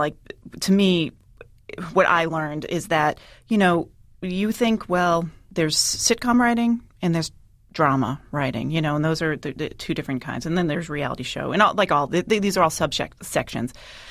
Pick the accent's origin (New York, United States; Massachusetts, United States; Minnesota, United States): Massachusetts, United States; Boston; Well, being an Irish Catholic girl from Boston, I was sort of like, "Huh, doesn't that make me inherently racist in a way?"